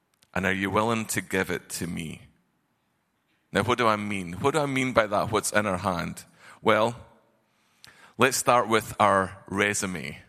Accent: Scotland, United Kingdom; I'm not from here. I'm from Arkansas. That's my accent. And I know I'm about to offend many people when I say, please don't call me Irish. I'm not Irish. I'm the better cousin. I'm Scottish, okay?

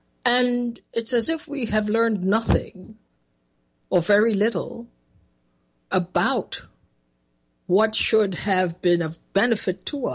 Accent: Trinidad & Tobago; I'm very proud that we have something in common. We are both from Trinidad.

